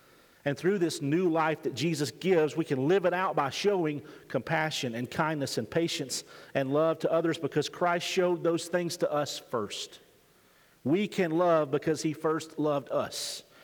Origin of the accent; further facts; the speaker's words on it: Alabama, United States; I'm from Alabama. We don't do grammar there.